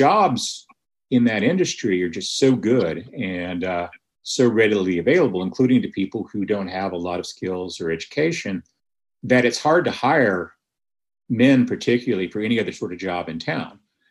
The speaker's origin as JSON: {"language": "English", "town": "Lubbock", "region": "Texas", "country": "United States", "tie": "born or raised there", "said": "You know, I grew up in Lubbock, Texas, which is not too far from there, but it's a very, very different place because it's a college town, not an oil and gas town."}